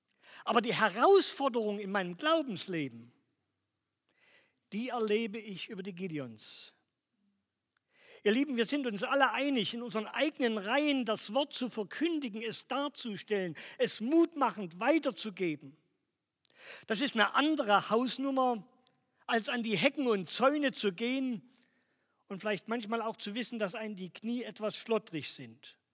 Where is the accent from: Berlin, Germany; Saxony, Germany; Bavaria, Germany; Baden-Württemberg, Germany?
Saxony, Germany; born there; accent: Saxon; also born or lived in Ruhr; now in Central Hesse, Germany; Ich habe 33 Jahre im Ruhrgebiet gelebt, bin gebürtiger Sachse und fühle mich seit 2 Jahren sehr wohl in Mittelhessen. Und dass ich immer noch so ein bisschen sächsisch diesen Slang habe